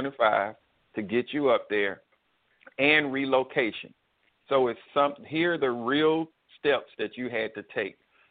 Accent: Birmingham, Alabama, United States; I'm glad I'm hearing this whole story because you know I'm from Birmingham, Alabama.

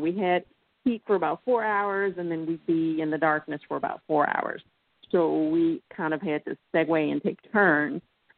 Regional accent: Detroit, Michigan, United States; Growing up in Detroit, my mom has taught me how to survive, and I did not miss a meal.

